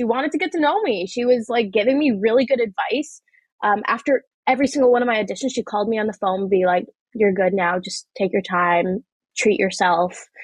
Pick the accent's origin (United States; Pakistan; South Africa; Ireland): Pakistan; it's what I related to most outside of being a Pakistani, you know, Muslim 16-year-old girl.